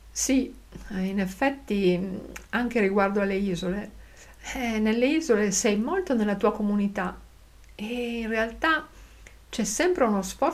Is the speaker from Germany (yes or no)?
yes; Cologne, North Rhine-Westphalia, Germany; Io provengo da Colonia, in Germania, una città con milioni di abitanti, e ovviamente non ci sono mucche e trattori nel mio quartiere.